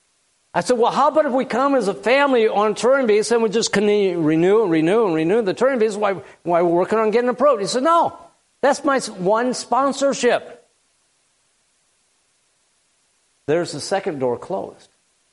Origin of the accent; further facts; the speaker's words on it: Mason City, Iowa, United States; I grew up in Mason City, Iowa. I never want to see another winter in my life.